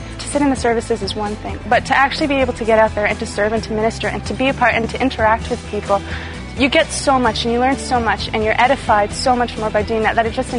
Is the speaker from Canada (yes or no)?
yes; Winnipeg, Manitoba, Canada; I am from Winnipeg, Manitoba, up in Canada, so it's a ways away.